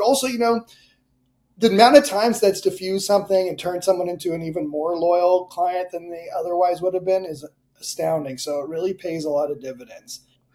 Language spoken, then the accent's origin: English; Canada; now in United States; part of what drove me to become a doctor is I'm from Canada